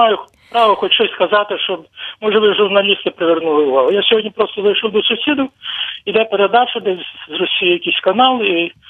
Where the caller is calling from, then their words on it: Chernivtsi, Chernivtsi Oblast, Ukraine; я з Чернівець.